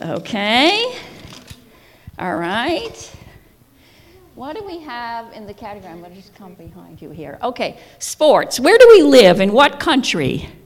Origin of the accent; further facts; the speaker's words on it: New York, United States; Now, I grew up in New York, so where do you think people gather? Yankees, right? Yankees and the Mets. But I grew up in the 50s, and I was a Dodger fan.